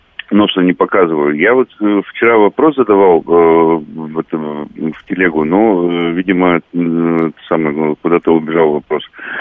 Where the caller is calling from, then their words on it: Yekaterinburg, Sverdlovsk Oblast, Russia; Да, я из Екатеринбурга.